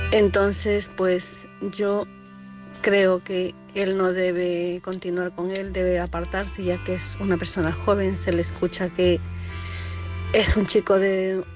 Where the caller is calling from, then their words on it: Santiago de Compostela, Galicia, Spain; de Santiago de Compostela.